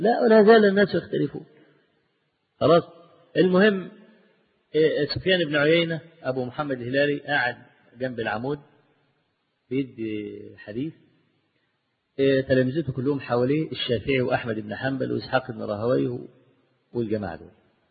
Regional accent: Egypt; أنا مصري والمصر وشافعي

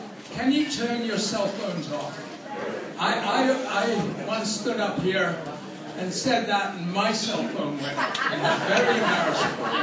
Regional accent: Yorkshire and the Humber, United Kingdom; many years ago, when I lived in England in the mid-50s, I knew a local banjo player in a jazz band in my hometown in Yorkshire, where they all talk a bit funny.

